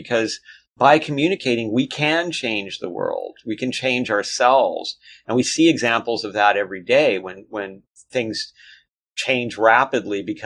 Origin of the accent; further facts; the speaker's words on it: Los Angeles, California, United States; that I personally witnessed growing up in Los Angeles